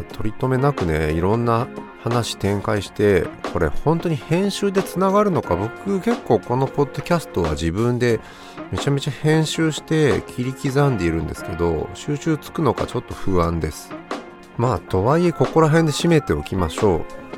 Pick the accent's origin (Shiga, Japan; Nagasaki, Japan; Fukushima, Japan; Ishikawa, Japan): Ishikawa, Japan; Kanazawa; 僕金沢出身なので、能登と金沢の距離感みたいなものって肌感覚としてわかるんですけど